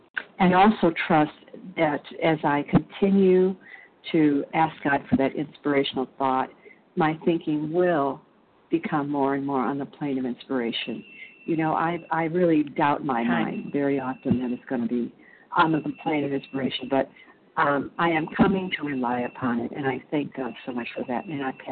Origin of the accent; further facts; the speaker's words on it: Illinois, United States; I'm from Illinois.